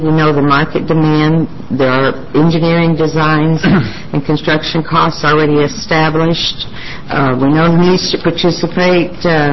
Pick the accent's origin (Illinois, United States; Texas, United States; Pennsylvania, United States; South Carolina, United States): Texas, United States; even I'm a Texan, I hate for Texas beef or Nebraska beef to move in ahead of us